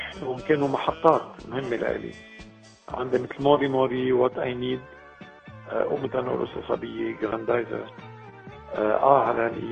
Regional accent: Dhour El Choueir, Mount Lebanon, Lebanon; وصار نصيب انه تعرفت على زوجتي شيلا ببلدتنا بدور شوير

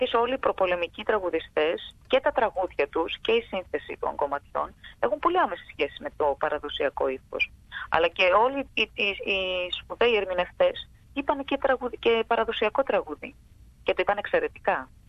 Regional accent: Thessaloniki, Central Macedonia, Greece; όλοι κατοικοεδρεύουμε στη Θεσσαλονίκη, παρόλο που μόνο εγώ είμαι Θεσσαλονικιά.

